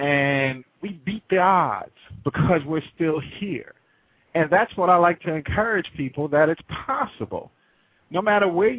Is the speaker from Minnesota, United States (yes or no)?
no; New York City, New York, United States; growing up in the Bronx, New York City, while it was the murder capital of the world, I didn't have a huge outlook for life.